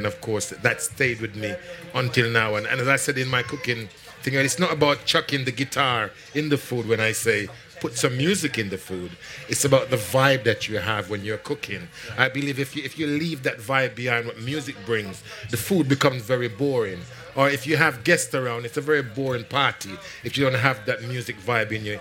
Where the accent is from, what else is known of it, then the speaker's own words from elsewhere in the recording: Jamaica; because I grew up in Jamaica, where music and food have always gone together.